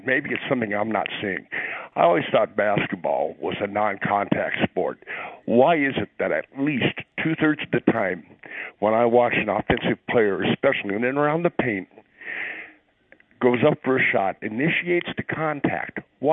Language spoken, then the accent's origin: English; Cedar Rapids, Iowa, United States; moved away; We're a transplant from Cedar Rapids.